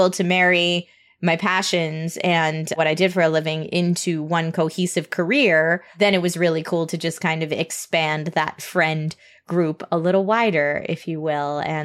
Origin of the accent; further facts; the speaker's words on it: Pennsylvania, United States; I am originally from a rural town in Pennsylvania, about an hour outside of Philadelphia. I grew up in a really, really, it was a very, very tiny town